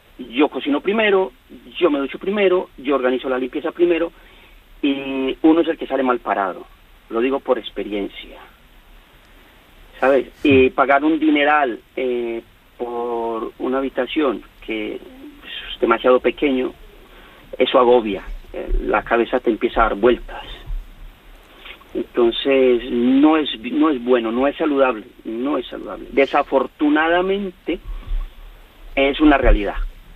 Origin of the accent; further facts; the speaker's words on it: Colombia; soy colombiano, llevo 18 años aquí en el norte.